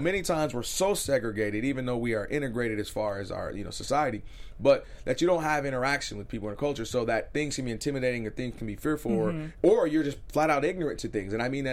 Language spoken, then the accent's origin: English; Ann Arbor, Michigan, United States; what I've learned growing up in Ann Arbor, specifically outside of Detroit